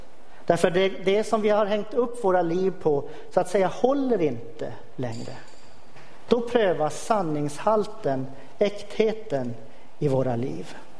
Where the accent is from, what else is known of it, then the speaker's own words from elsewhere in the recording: Luleå, Norrbotten County, Sweden; Jag är alltså inte från Karlsborg. Jag är från Luleå egentligen från början.